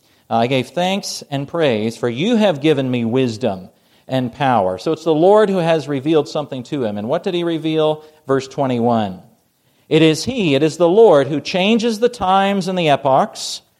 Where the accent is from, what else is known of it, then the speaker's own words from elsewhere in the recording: Canada; When I was growing up in Canada, I'm still Canadian. We're permanent residents, but we're still Canadian.